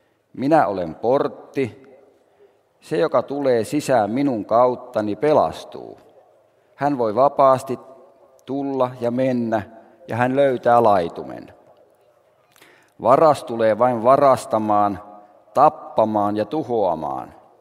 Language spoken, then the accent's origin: Finnish; Äänekoski, Central Finland, Finland; Silloin ne ovat siellä minun kotiseudullani Äänekoskella.